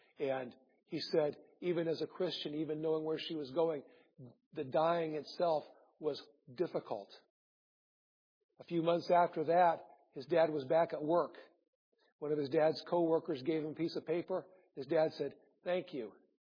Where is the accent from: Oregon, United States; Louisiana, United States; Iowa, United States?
Iowa, United States; I grew up in Iowa, so I have the inside information.